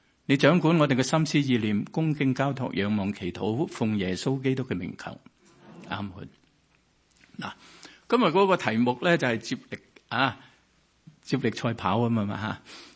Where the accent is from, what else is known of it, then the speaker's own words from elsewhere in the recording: Hong Kong; 我是香港嚟噶吓，嗰阵时系香港一打咧